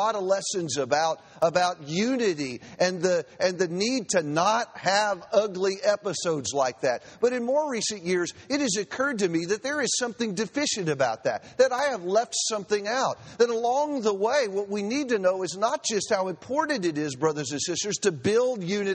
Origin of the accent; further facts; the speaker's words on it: Houston, Texas, United States; also born or lived in Beaumont; You know, I spent most of my life on the Southeast Texas coast. I grew up in Houston and preached for Beaumont for 10 years.